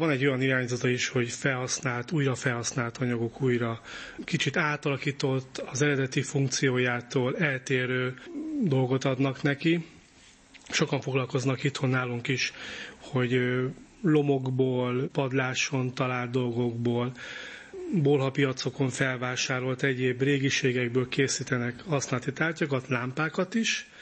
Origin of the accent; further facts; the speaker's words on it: Budapest, Hungary; Egy kertvárosias részen nőttem föl Budapestnek, ahol rengeteg elhagyatott autó volt, a sarkokon terautók, romok